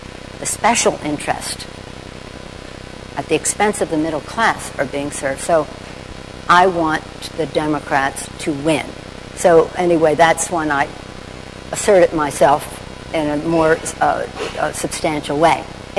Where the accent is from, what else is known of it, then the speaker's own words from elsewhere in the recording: Baltimore, Maryland, United States; I grew up in Baltimore, Maryland.